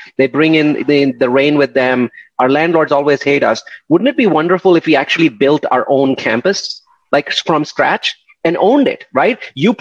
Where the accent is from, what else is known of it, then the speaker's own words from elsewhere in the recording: India; moved away as an adult; Oh yeah, so I'm from India and I came here in 1997 and things are blowing up.